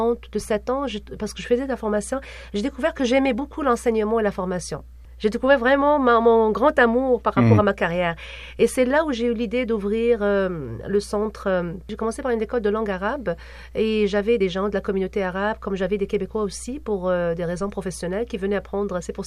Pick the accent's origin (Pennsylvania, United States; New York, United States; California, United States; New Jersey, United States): New Jersey, United States; Je viens de New Jersey, il y avait quand même de la neige, mais je n'ai jamais vu autant de neige.